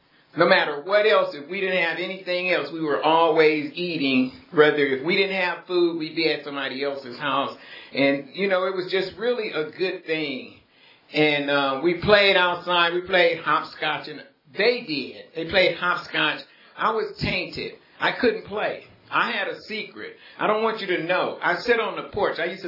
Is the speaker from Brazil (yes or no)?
no; Los Angeles, California, United States; I was born partially raised in the Watts part of Los Angeles.